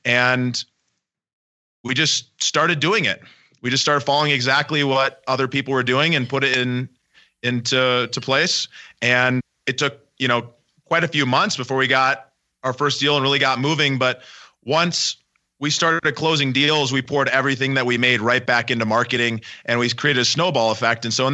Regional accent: Minnesota, United States; Yeah. I was born in Burnsville.

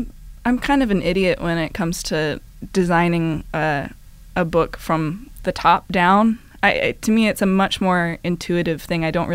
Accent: Mississippi, United States; I'm actually from Mississippi, yes.

